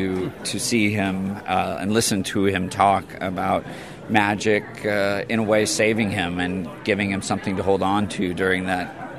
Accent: St. Louis, Missouri, United States; St. Louis, Missouri. Yeah, we're both from St. Louis.

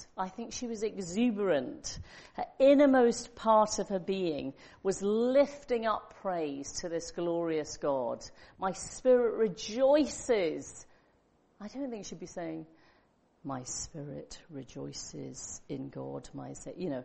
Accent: United Kingdom; I think many of us, because we're British and because of the tradition we come from

